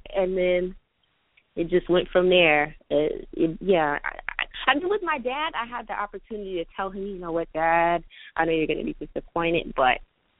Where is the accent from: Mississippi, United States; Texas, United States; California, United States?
California, United States; now in New York, United States; I'm in New York. It's probably like 12 degrees right now. Like, I'm from Cali. I'm not used to this.